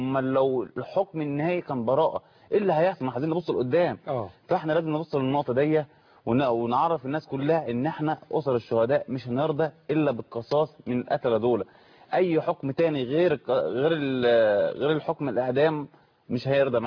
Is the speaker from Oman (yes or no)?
no; Egypt; عندنا في مصر